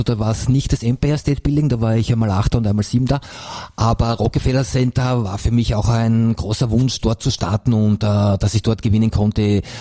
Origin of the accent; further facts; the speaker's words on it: Styria, Austria; Ich bin aus der Steiermark und der Karl aus der Wiener Gegend